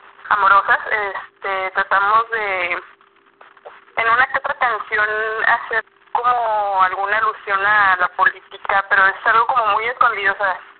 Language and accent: Spanish; Ciudad Juárez, Chihuahua, Mexico; nosotros somos de Juárez, El Paso, o sea, somos de la frontera. Yo vivo en Juárez y Elvis vive en El Paso, pero ahí nos estamos cruzando.